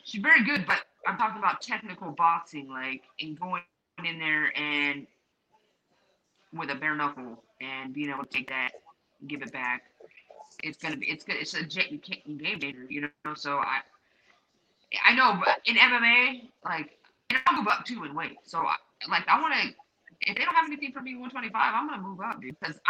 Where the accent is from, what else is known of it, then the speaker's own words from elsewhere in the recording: San Jose, California, United States; I'm from the other side. I'm from San Jose, California, the Bay Area. So I'm like East Coast, West Coast.